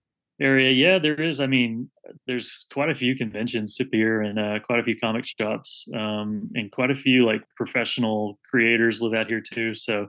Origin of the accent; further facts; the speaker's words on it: Kilgore, Texas, United States; Oh, East Texas. Kilgore is my hometown.